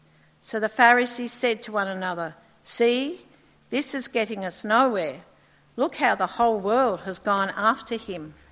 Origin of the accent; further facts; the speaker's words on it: Doncaster, Victoria, Australia; And I said, "We come from Deep Creek in Doncaster," and he blessed us and I blessed him.